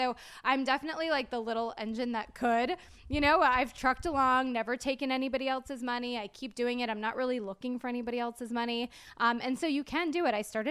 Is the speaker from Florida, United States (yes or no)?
yes; Clearwater, Florida, United States; I know you're from New Orleans, so I'm from Florida. I'm from Clearwater, which I feel like that's like a whole.